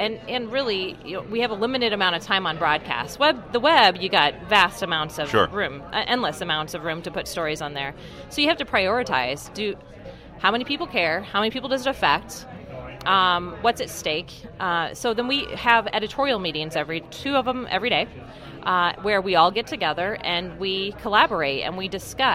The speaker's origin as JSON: {"language": "English", "town": "Eldora", "region": "Iowa", "country": "United States", "said": "So it goes all the way up to, I'm from Eldora, Iowa, so it goes all the way up there."}